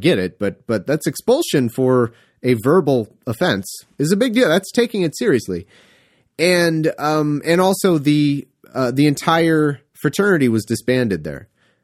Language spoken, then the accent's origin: English; California, United States; I am from California, so I do admit that can skew things for me. I was raised in a very conservative area, though